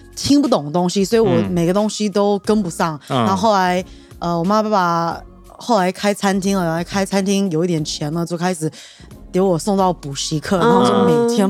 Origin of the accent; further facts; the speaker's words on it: Virginia, United States; first language Chinese; 虽然我是在美国长大的，可是我第一个学的语文是中文哦